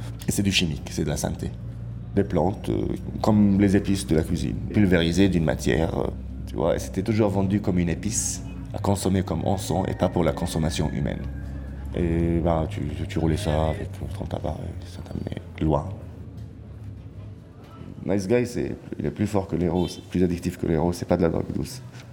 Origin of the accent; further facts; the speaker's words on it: Jerusalem, Palestine; Je suis palestinien de Jérusalem-Est, la partie qui est toujours occupée par Israël. Je suis apatride, réfugié sur ma propre terre.